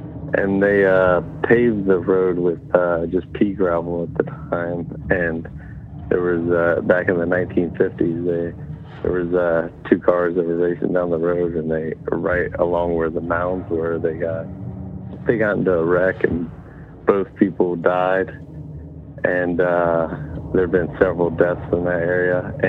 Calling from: Ohio, United States; Hey, Braden. … from Ohio.

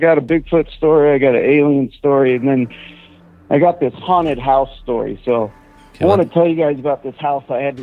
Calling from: Wyoming, United States; I'm calling from Wyoming, southeast corner of Wyoming.

